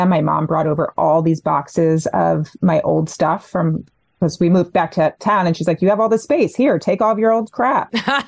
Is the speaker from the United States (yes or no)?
yes; New Jersey, United States; I was born and raised in New Jersey, but still now in New Jersey, so forever in New Jersey.